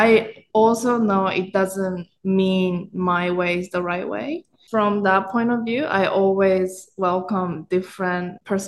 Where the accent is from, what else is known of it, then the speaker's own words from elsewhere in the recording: Japan; English is a second language; they were looking for someone who have genuine understanding of Japanese culture growing up in Japan, but also who can edit more Western style